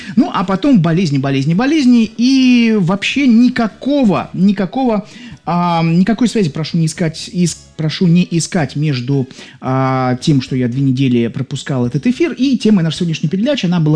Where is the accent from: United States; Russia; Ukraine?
Russia; Saint Petersburg; я из Санкт-Петербурга.